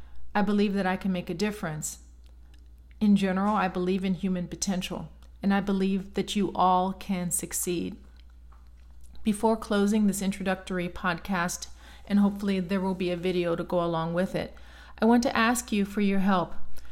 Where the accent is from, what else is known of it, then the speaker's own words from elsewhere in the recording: Chicago, Illinois, United States; I grew up in Chicago, and I'm the last of seven children.